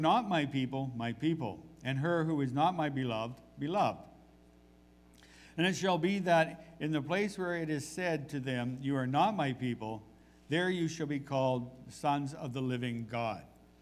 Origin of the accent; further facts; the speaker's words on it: New Brunswick, Canada; And I recognized him as a fellow I'd seen in New Brunswick, in my hometown.